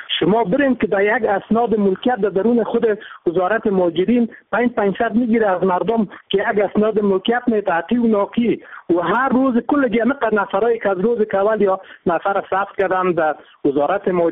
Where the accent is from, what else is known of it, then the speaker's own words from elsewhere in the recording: Kabul, Afghanistan; ما از کابل هستیم. مدت 8-9 سال است که ما آمدیم